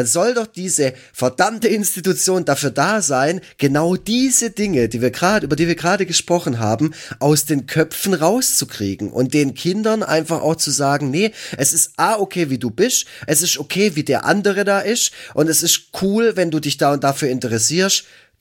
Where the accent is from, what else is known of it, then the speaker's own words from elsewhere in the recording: Baden-Württemberg, Germany; ich komme aus dem Schwarzwald